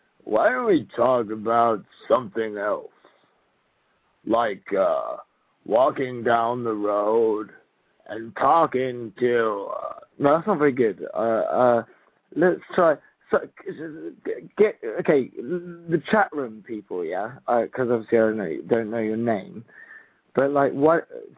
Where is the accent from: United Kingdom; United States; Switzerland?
United Kingdom; England; and you're all American, and I'm English, and you're saying, oh, do an American accent.